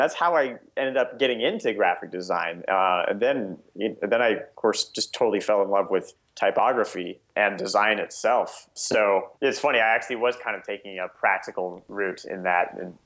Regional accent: Nebraska, United States; I was my entire childhood, I grew up in Nebraska. It was kind of boring.

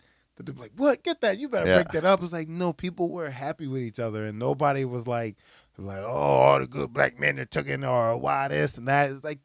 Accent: Philadelphia, Pennsylvania, United States; now in New York, United States; I'm not from New York. I live in New York, but I'm from Philly.

